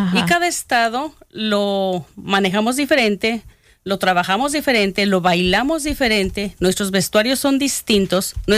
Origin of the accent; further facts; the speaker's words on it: Mexicali, Baja California, Mexico; Yo vengo del estado de California, yo vengo de la Baja California, que hace frontera con Calexico, California. Ajá. Y toda mi vida estuve yo, y mis estudios fueron en Mexicali, Baja California.